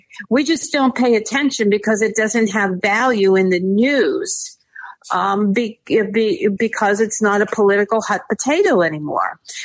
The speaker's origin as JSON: {"language": "English", "town": "Pittsburgh", "region": "Pennsylvania", "country": "United States", "tie": "born or raised there", "said": "I'm sure everyone saw the bridge go down in my hometown of Pittsburgh last week"}